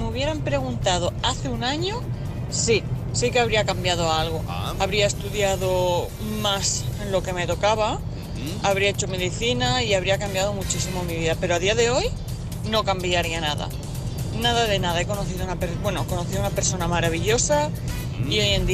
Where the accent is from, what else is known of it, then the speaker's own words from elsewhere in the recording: Barcelona, Catalonia, Spain; de Barcelona.